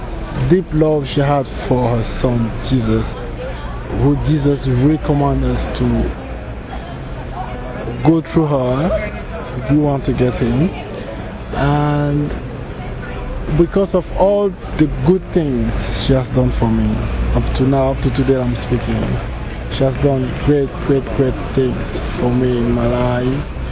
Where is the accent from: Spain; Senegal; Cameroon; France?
Cameroon; now in London, United Kingdom; j'ai 31 ans et je viens du Cameroun, je vis à Londres et j'aime la Vierge Marie.